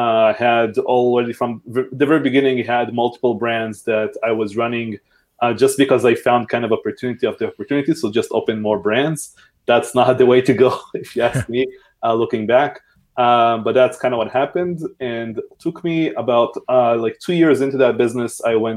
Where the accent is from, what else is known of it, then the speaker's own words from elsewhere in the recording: Israel; I'm from Israel.